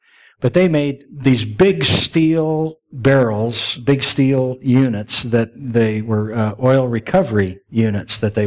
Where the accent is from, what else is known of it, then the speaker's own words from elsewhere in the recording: Denver, Colorado, United States; now in Arkansas City, United States; I'm from Ark City now. I came from Denver originally, and but I'm in Ark City, and Ark City is more of a rural area.